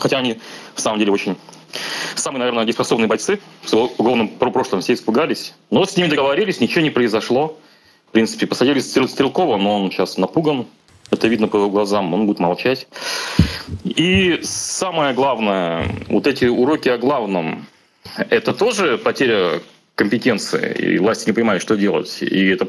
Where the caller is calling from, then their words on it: Saint Petersburg, Russia; Санкт-Петербург.